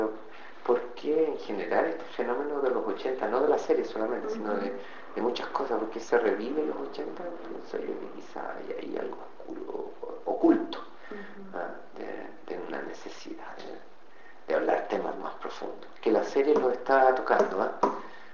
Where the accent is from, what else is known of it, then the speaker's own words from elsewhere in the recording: San Fernando, O'Higgins, Chile; now in Santiago, Chile; Nací en San Fernando, allá. Allá pasé toda mi infancia hasta que me vine, y mi juventud, o sea, mi adolescencia, hasta que me vine a estudiar acá en la Universidad de Chile, en la Escuela de Teatro. Y allí ya me empecé a radicar.